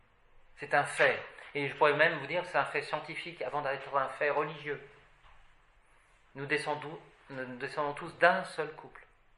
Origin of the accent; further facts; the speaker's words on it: Paris, Île-de-France, France; c'est mon côté du Titi parisien du 12e arrondissement. Non. Je suis corse par mon père